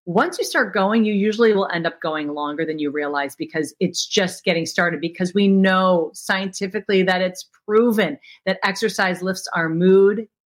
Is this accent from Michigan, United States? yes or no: no; Minnesota, United States; No, you know, so I grew up in Minnesota, and my dad produced all the rock concerts that came to town.